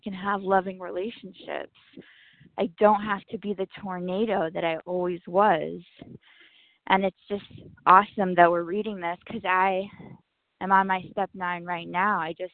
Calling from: Los Angeles, California, United States; I'm calling from Los Angeles.

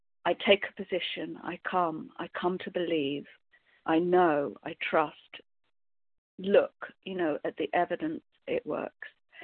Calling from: Scotland, United Kingdom; I'm a recovered compulsive overeater in Scotland.

